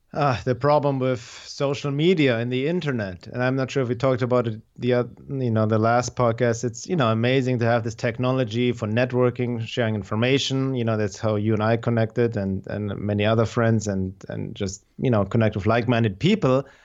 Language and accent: English; Germany; English is a second language; now in United States; I came from Germany to the US in 94 to study drums and percussion